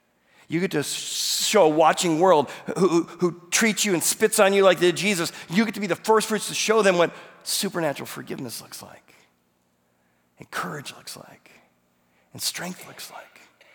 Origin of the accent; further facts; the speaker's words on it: Illinois, United States; I grew up in Illinois, corn, and the first crop